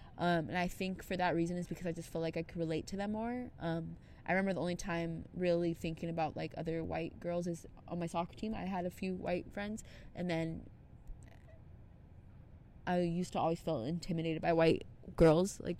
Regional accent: Temple City, California, United States; also born or lived in Pasadena; Temple City, for the most part. And, like, Pasadena

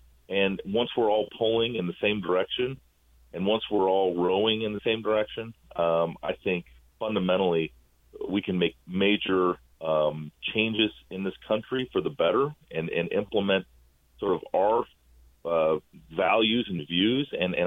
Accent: Iowa, United States; what's playing out here in my home state of Iowa as a caucus on the left

